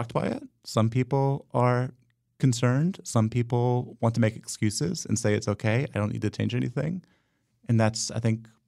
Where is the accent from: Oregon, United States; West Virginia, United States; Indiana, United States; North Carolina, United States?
North Carolina, United States; Hendersonville; I did. I grew up in Hendersonville in Western North Carolina.